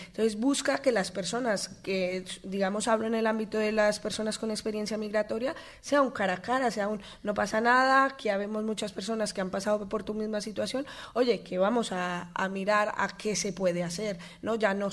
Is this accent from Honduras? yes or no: no; Colombia; yo soy colombiana, ¿no? Entonces es como, es la historia, ¿no?, de mi país.